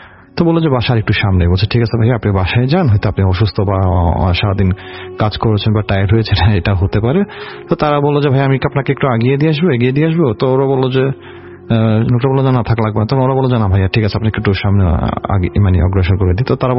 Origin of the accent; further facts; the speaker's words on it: Panchagarh, Rangpur Division, Bangladesh; অনেকে আবার বলবে যে আমার চট্টগ্রামে থাকে বা পঞ্চগড়, কেন আমাদের বাড়ি পঞ্চগড়ে বাট আমার সেরিয়াল হয়েছে চট্টগ্রামে।